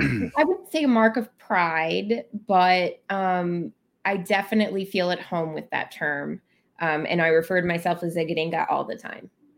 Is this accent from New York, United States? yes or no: no; Virginia, United States; I grew up in Fauquier County, Virginia.